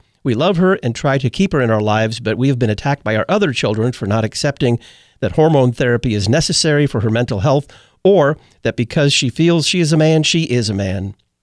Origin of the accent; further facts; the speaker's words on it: Canada; I am Canadian